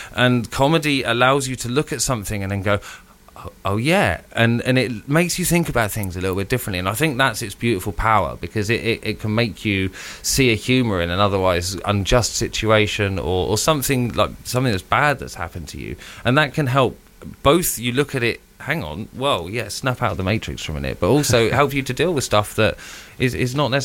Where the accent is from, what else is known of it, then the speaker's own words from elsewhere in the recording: South East England, United Kingdom; growing up on the Isle of Wight, back when we were rubbish, that wasn't a great team to support. But when I moved up to the mainland, I started going to see them